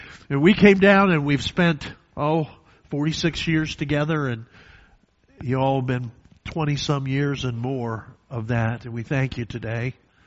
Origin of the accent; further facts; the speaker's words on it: Gettysburg, Pennsylvania, United States; I grew up in Gettysburg for 7 of my years and visited many times.